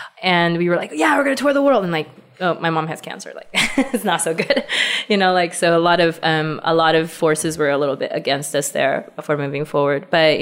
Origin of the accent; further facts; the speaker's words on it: Beijing, China; accent: Valley Girl; English is a second language; also born or lived in California; We are from Beijing. You might hear me with a funny Valley Girl accent because I went to school in California briefly.